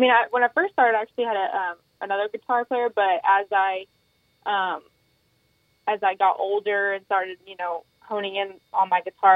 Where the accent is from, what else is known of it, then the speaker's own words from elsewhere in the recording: Kilgore, Texas, United States; Yes, we're both from Kilgore.